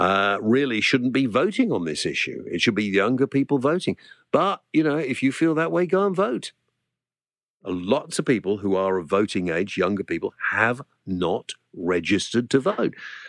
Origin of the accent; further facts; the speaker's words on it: Wales, United Kingdom; I speak as a Welshman.